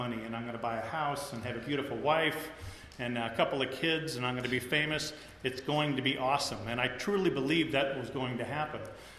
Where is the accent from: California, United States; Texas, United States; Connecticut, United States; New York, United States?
California, United States; You know, I grew up in Orange County.